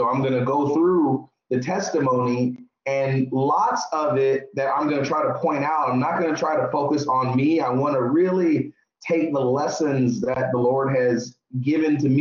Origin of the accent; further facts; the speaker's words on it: San Jose, California, United States; I'm actually born and raised in the Bay Area, San Jose, California. I'm 47 years old.